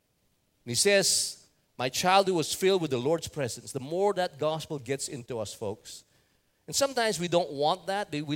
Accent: Philippines; I said, I'm from the Philippines.

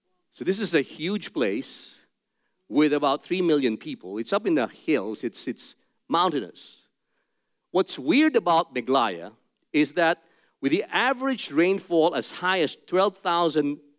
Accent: Manila, Metro Manila, Philippines; Many of you know that I'm from the Philippines, and I grew up in Manila.

